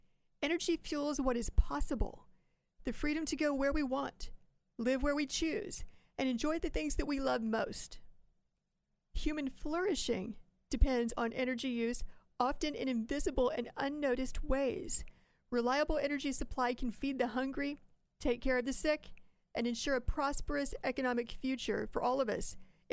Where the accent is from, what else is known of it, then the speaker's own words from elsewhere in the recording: Ohio, United States; It's my home state.